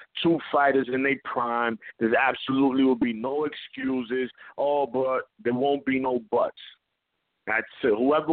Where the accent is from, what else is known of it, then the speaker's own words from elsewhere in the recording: New York, United States; I'm a New Yorker. I live over here.